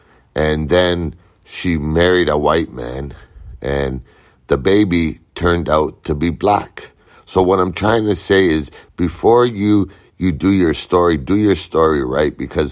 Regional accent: Toronto, Ontario, Canada; born there; I'm a Canadian. I was born here in Toronto.

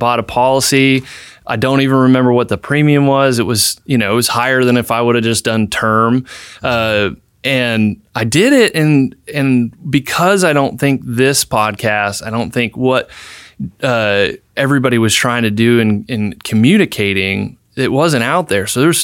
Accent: Indiana, United States; there was an opportunity at corporate at the company that I was at back in my hometown in Indiana.

